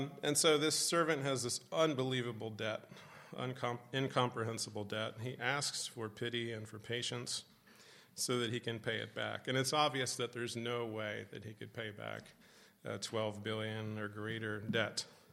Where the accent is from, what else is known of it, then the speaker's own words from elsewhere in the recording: United States; as an American who doesn't come from a city